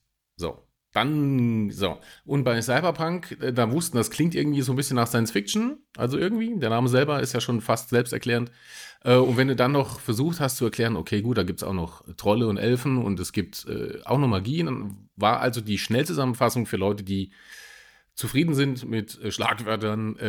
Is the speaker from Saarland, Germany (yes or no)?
yes; Saarland, Germany; Ich bin ja Saarländer